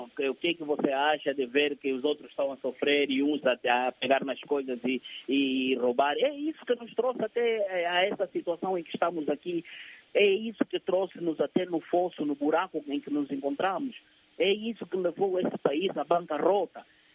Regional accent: Angola; also born or lived in Brazil; Eu sou angolano, sou filho de Angola, canto Angola, danço Angola, vivo Angola, transpiro Angola.

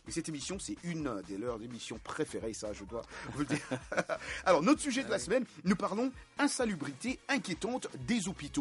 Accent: Central African Republic; c'est majeur ici chez nous, en République centrafricaine

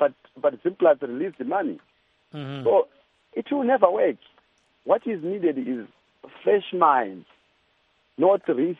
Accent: Mhondoro-Ngezi, Mashonaland West, Zimbabwe; I'm from Mondorongez.

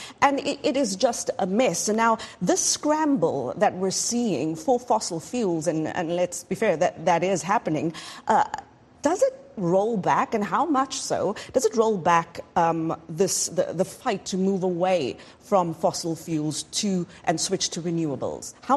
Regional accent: South Africa; growing up in South Africa

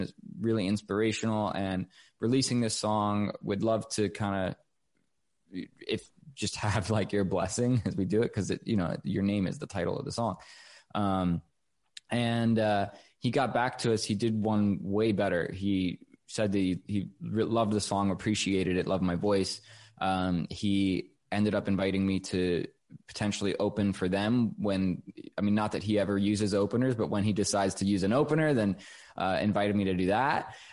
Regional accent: Denver, Colorado, United States; born there; also born or lived in Maryland / Virginia / New York; now in Nashville, United States; I was born in Denver, Colorado, lived there for the first kind of part of my life, then went to the DC area, was on the Maryland side and the Virginia side

